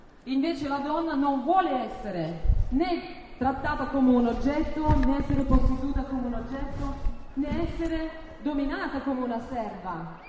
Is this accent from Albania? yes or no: no; Russia; Italian is a second language; now in Italy; Io sono russa e ho 42 anni.